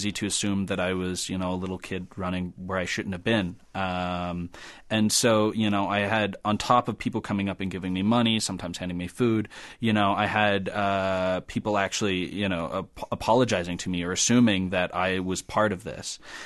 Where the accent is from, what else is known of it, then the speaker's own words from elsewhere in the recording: Helena, Montana, United States; Even in my hometown of Helena